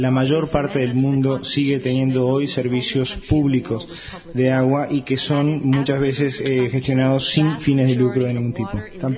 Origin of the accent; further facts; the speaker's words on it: Canada; Créanme que también en mi país, en Canadá, hay una enorme desigualdad entre la gente.